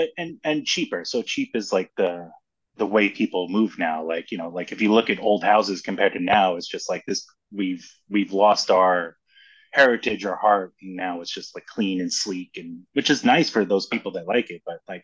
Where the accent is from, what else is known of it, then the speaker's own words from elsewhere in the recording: Brooklyn, New York, United States; also born or lived in Long Island; I grew up in Long Island and Brooklyn together.